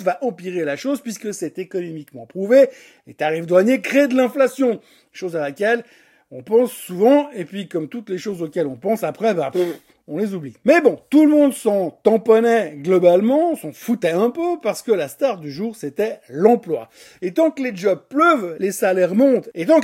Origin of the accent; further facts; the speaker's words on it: Switzerland; Un peu parce qu'on est suisse, certes